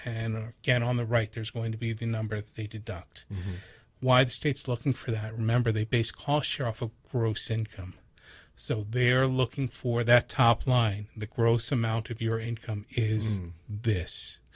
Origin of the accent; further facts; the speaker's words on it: Philadelphia, Pennsylvania, United States; now in Hawaii, United States; You know, it goes back to, I'm from the mainland originally. I'm from the East Coast.